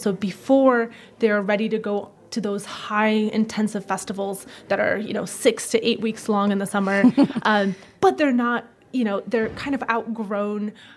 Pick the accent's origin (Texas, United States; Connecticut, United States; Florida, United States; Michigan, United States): Connecticut, United States; also born or lived in Russia; Originally from Russia, but I grew up in Connecticut.